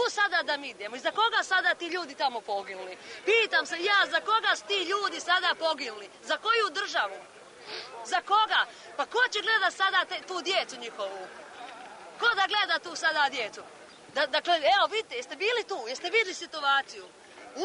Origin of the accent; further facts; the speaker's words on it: Okučani, Brod-Posavina County, Croatia; Ma ja sam iz Okočana, sa željeničke stance